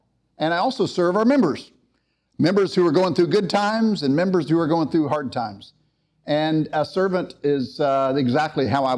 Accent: Dallas, Texas, United States; I grew up here in Dallas, and I grew up in a family that I thought was kind of boring, frankly.

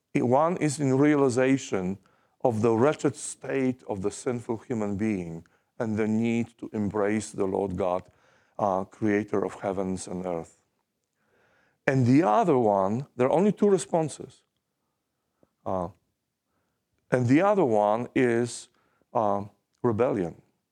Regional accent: Poland; I grew up in Poland. I grew up Catholic.

